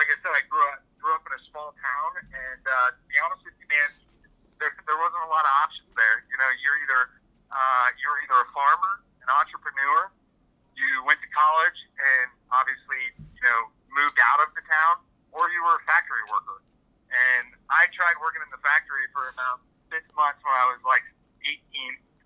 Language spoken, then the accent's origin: English; Upper Marion, Ohio, United States; So I grew up in Upper Marion, Ohio, and got into MMA and stuff